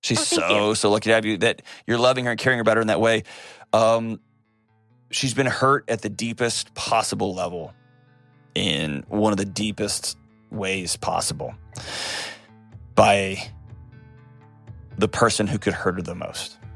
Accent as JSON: {"language": "English", "town": "Nashville", "region": "Tennessee", "country": "United States", "tie": "born or raised there", "said": "Let's go to Chris in my hometown, Nashville, Tennessee."}